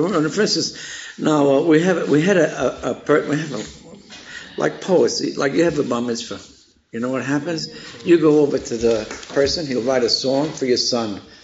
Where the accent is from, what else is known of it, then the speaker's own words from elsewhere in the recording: New York City, New York, United States; born there; I was born in New York City. I was born on the east side.